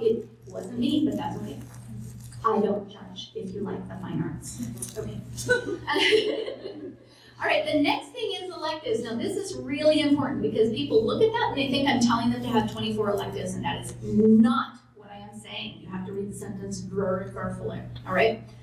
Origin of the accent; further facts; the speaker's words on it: Washington, United States; I'm from Washington.